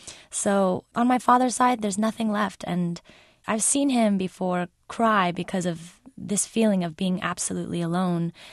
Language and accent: English; San Jose, California, United States; Especially growing up in America, I've always felt like I don't belong in some sense. I do belong, but even within living in an immigrant community, there are not that many Cambodians within San Jose.